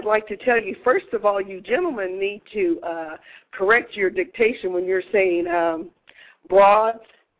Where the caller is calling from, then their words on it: Las Vegas, Nevada, United States; I'm calling from Las Vegas.